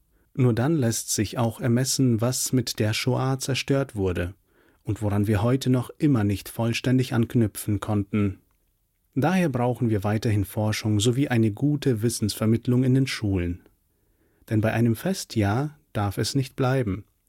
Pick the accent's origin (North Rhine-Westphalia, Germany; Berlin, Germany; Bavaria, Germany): Bavaria, Germany; Ebenso gibt es in meiner Heimat Franken viele restaurierte Synagogen